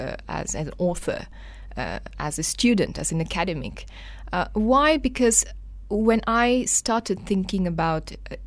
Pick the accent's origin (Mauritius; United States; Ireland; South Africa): Mauritius; moved away as an adult; now in Kuala Lumpur, Malaysia; I am from Mauritius and I came to KL in 2001 to do a law degree over here. And then I went back to Mauritius